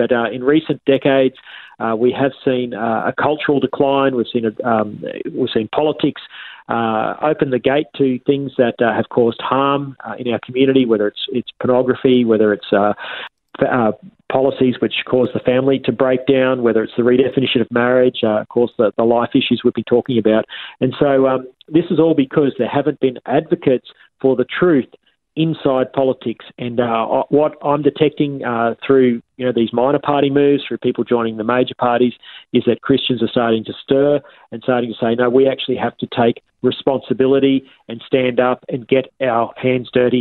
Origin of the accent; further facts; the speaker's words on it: Queensland, Australia; in Queensland in my home state.